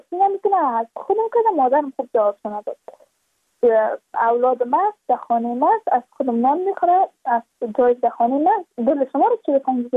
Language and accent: Persian; Badakhshan, Afghanistan; چون ما از بدخشان هستیم، یعنی منطقه دور دستش